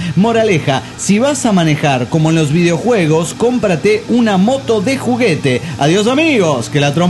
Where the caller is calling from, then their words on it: Tarija, Bolivia; de Tarija, Bolivia.